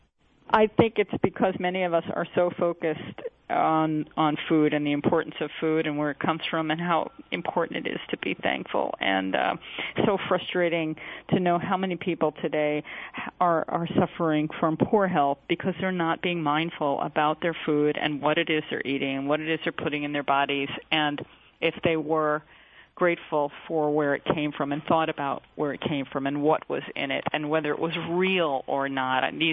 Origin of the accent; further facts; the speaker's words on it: Huntington, New York, United States; I grew up on Long Island near Huntington, where Walt Whitman was born.